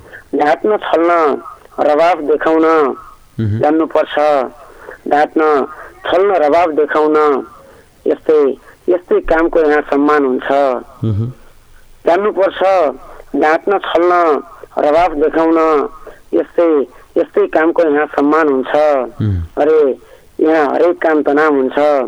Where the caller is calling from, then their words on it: Gurbhakot, Karnali Province, Nepal; म यता गुरुबाको … सुर्खेतदेखि